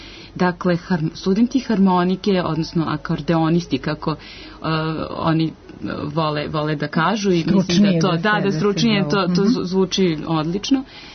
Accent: Belgrade, Serbia; s obzirom na to da sam rođena u Beogradu i da je moje kompletno školovanje i počelo i teklo u Beogradu i kasnije u inostranstvu.

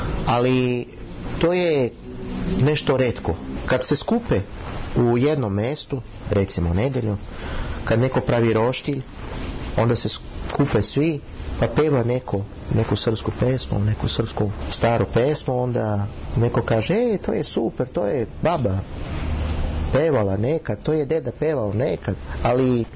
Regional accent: Brazil; first language Romani; Serbian is a second language; Moj prvi portugalski nije moj prvi jezik. Moj prvi jezik je romski. Kad mi pričamo romski.

